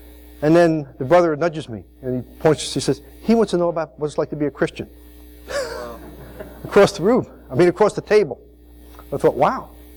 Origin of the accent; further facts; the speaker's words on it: Champaign, Illinois, United States; I'm from Champaign.